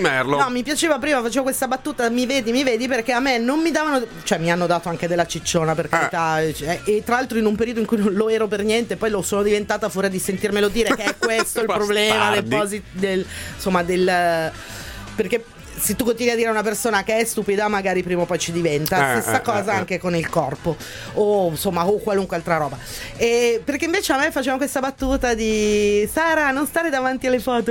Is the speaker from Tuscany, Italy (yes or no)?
no; Milan, Lombardy, Italy; Come milanese tutto quello che hai appena raccontato.